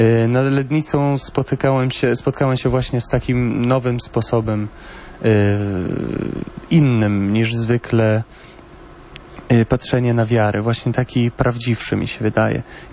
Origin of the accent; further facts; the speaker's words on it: Bologna, Emilia-Romagna, Italy; Polish is a second language; bo jestem z Włoch, jestem z Bolonii. Jestem półpolakiem, dlatego mówię też po polsku.